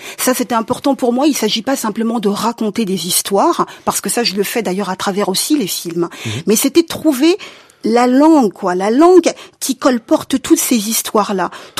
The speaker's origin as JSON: {"language": "French", "town": "Orléans", "region": "Centre-Val de Loire", "country": "France", "tie": "born there", "said": "Avant, on disait tout simplement martiniquaise, négropolitaine, puisque … Je suis née en France métropolitaine, à Orléans."}